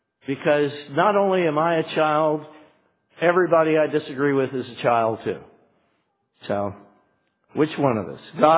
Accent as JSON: {"language": "English", "town": "Charleston", "region": "South Carolina", "country": "United States", "tie": "born there", "said": "Anybody here ever been to Folly Beach? Down near Charleston. I was born in Charleston."}